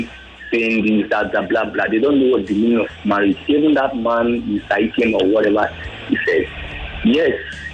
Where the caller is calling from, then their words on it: Moshi, Kilimanjaro, Tanzania; I'm calling from Moshi.